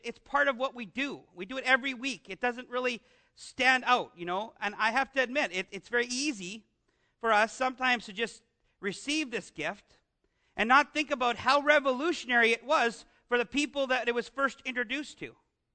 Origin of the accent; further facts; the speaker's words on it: Canada; as a Canadian, I do well here because I grew up in the shadow of this great.